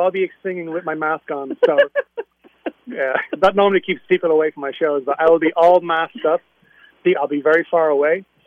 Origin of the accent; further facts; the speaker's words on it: Ireland; I'm Irish, so there's a slight folky element to it.